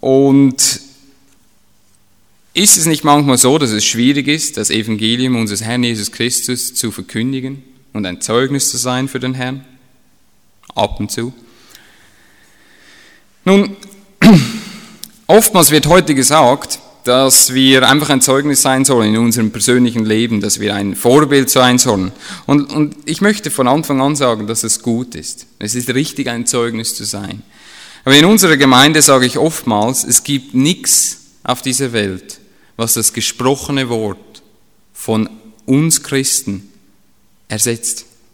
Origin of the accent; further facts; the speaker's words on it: Switzerland; ich bin Ausländer, ich bin Schweizer